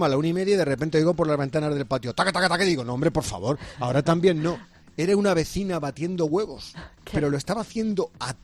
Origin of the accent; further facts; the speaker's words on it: Spain; ¿qué somos los españoles sin piscina?